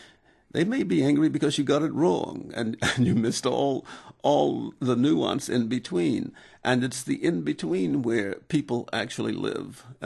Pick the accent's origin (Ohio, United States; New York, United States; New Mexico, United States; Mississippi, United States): Mississippi, United States; Okolona; So I personally started this Baby Steps program in my hometown of Okolona, Mississippi, paying for it out of pocket.